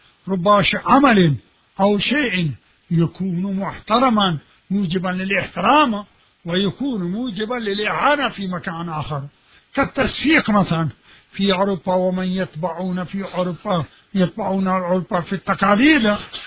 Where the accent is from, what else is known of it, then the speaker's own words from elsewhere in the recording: Pakistan; Arabic is a second language; now in Iraq; مثلا هناك عندنا في باكستان